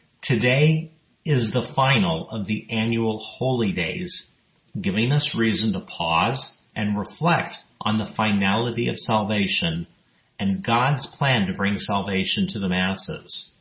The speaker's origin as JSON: {"language": "English", "town": "El Paso", "region": "Texas", "country": "United States", "tie": "born or raised there", "said": "or even near my hometown of El Paso, Texas"}